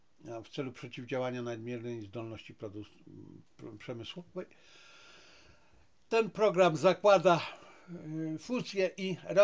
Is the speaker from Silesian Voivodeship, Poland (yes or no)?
yes; Silesian Voivodeship, Poland; jako że ja pochodzę ze Śląska, więc ja wiem, na czym to polega.